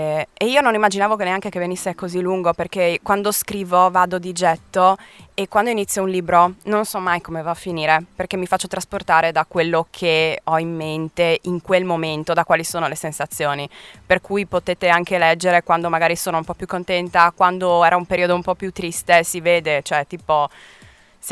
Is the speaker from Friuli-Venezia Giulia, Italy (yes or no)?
yes; Gemona, Friuli-Venezia Giulia, Italy; vengo da Gemona. Ho sempre vissuto a Gemona, ho frequentato le scuole a Gemona, faccio parte della Proloco di Gemona